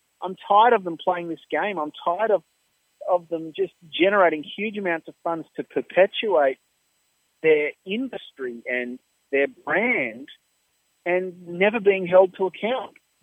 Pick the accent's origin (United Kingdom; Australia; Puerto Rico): Australia; Just because I want people aware I'm from Australia